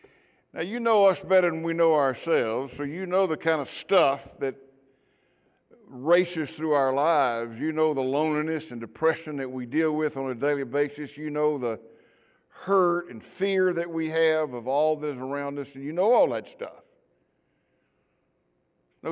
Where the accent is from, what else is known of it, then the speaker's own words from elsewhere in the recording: Mississippi, United States; I went back to my hometown and coached high school football. And while coaching there, I started pastoring a union church. Now, a union church in Mississippi is a church that's one building